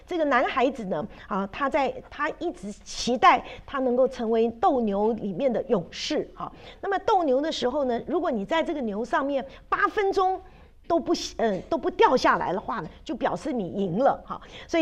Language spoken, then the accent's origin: Chinese; China; 我们中国人常常讲，哈，喝西北风啊